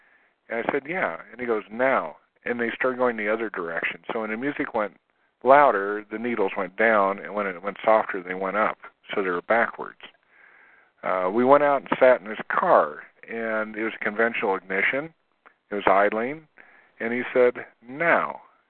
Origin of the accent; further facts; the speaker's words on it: Wichita, Kansas, United States; moved away as an adult; now in Denver, United States; I'm from Wichita, Kansas, and moved to Denver in 1981.